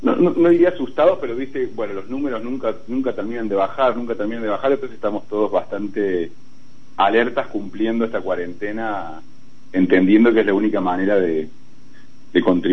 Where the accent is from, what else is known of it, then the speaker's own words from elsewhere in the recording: Achiras, Córdoba, Argentina; viví toda mi infancia hasta los 10 años en Achiras, porque mi papá y mi mamá, mi papá es de Quilmes y mi mamá de Junín